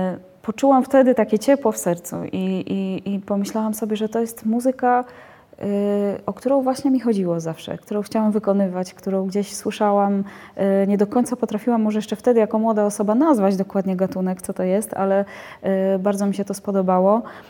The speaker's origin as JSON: {"language": "Polish", "town": "Przemyśl", "region": "Subcarpathian Voivodeship", "country": "Poland", "said": "bo pochodzę z Przemyśla."}